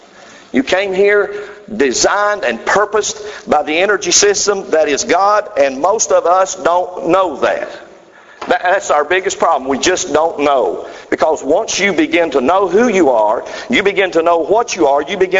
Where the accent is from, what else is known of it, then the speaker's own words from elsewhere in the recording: Georgia, United States; I mean, I'm from North Georgia. I'm from the South.